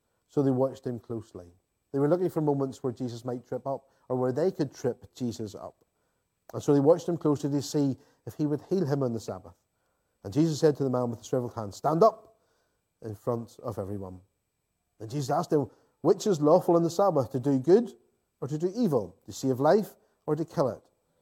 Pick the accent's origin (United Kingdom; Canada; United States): United Kingdom; Northern Ireland; I know whenever I was growing up in Northern Ireland, at that stage, the culture of this province would very much have been